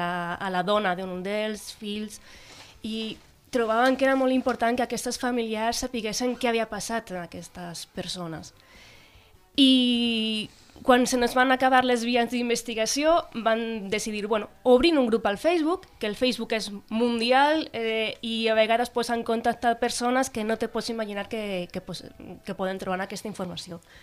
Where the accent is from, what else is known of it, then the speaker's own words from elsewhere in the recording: Albacete, Castilla-La Mancha, Spain; Catalan is a second language; now in Priorat, Spain; Perdón, però el meu català, que soc del Bacete...